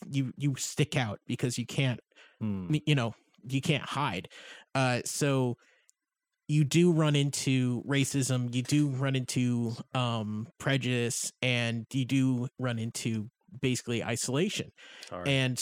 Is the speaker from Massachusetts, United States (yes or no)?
yes; Massachusetts, United States; I'm from Western Mass, where the white people come from, because it's incredibly white here.